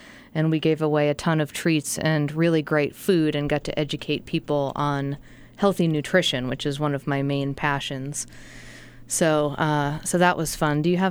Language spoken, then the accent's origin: English; Scotland, United Kingdom; I'm sorry. I'm Scottish. What can I say?